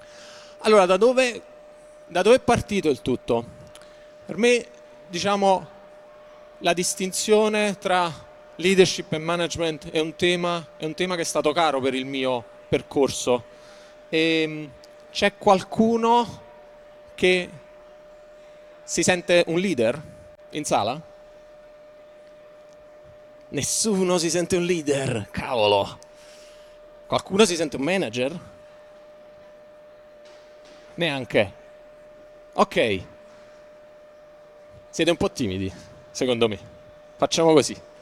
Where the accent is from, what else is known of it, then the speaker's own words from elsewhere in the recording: London, United Kingdom; È un piacere essere qui. Vengo da Londra